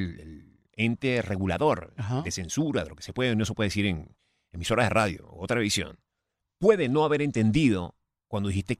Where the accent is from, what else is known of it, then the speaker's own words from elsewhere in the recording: Venezuela; Porque yo en mi país, Venezuela, estaba acostumbrado a entregar la sintonía al himno nacional.